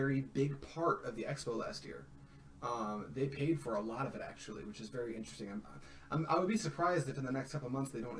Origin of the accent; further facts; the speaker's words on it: Detroit, Michigan, United States; I'm from Detroit. I don't have clean water.